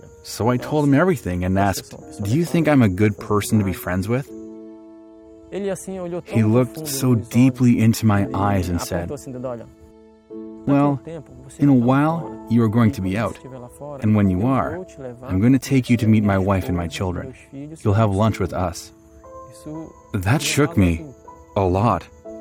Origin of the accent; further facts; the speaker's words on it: Belém, Pará, Brazil; I'm from Belém de Pará, and my grandparents took on the responsibility of raising me.